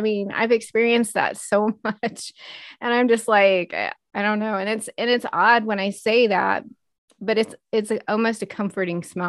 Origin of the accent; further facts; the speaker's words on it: the South, United States; I'm the Southerner of the trio here.